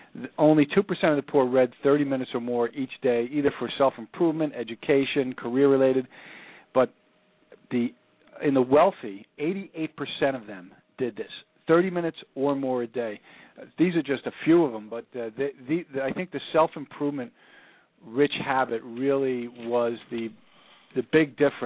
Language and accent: English; New Jersey, United States; I'm from New Jersey